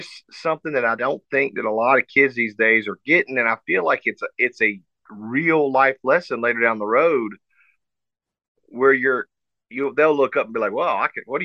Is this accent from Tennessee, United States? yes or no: no; South Carolina, United States; And yeah, I grew up in South Carolina